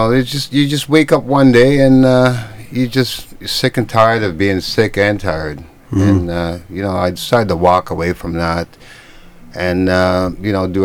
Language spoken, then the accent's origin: English; Brampton, Ontario, Canada; I'm from Brampton. I'm not scared to say that. Mm-hmm. I'm from Brampton. I go back to Brampton, you know, every 3 months